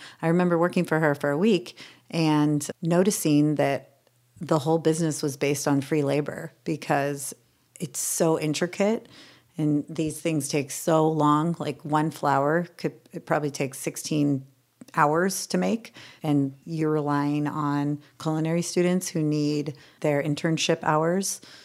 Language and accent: English; Ojai, California, United States; Well, the first thing that I think about is growing up in Ojai, California. It's a really small town nestled in the mountains in a valley